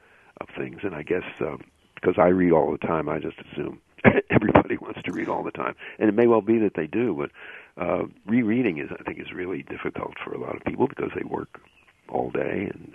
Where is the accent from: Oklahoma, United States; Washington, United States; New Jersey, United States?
New Jersey, United States; Perth Amboy; landed on the beach at my hometown, Perth Amboy, New Jersey